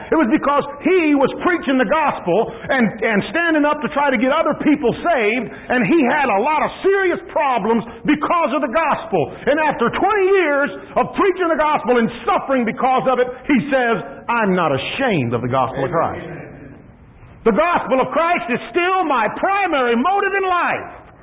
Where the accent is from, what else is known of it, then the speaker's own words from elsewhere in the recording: United States; Everybody can tell I'm an American down there. I mean, I don't blend in.